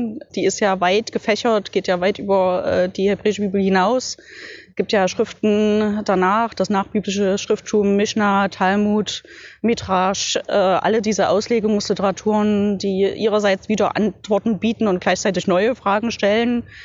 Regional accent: Leipzig, Saxony, Germany; Ich bin hier in Leipzig, weil Leipzig meine Heimatstadt ist

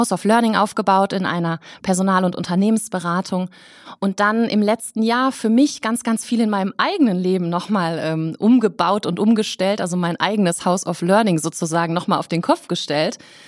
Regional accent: Mülheim an der Ruhr, North Rhine-Westphalia, Germany; Ich komme aus Mülheim an der Ruhr.

